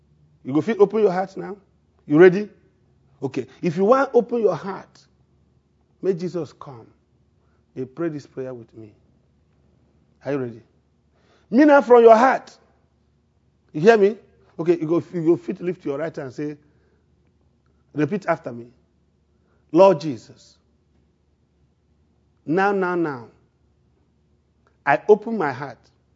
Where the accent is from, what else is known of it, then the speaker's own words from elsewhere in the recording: Bakumeze, Enugu State, Nigeria; Did they do crusade for my village at Bakumeze? In the Enugu State, Nigeria.